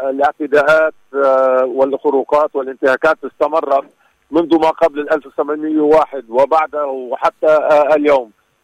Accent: Lebanon; لكن ما علينا أن نفعله كلبنانيين هو على تحصين ساحتنا الداخلية

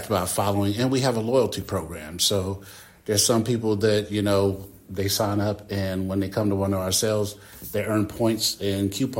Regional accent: Winona Lake, Indiana, United States; also born or lived in Illinois; I grew up in this area when I moved from Illinois. I moved to Winona Lake, and, you know, it just feels good to be back.

